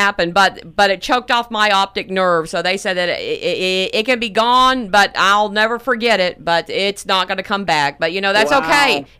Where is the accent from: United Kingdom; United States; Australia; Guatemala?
United States; Florida; And so, I grew up in Central Florida until I went off to basic training in 1987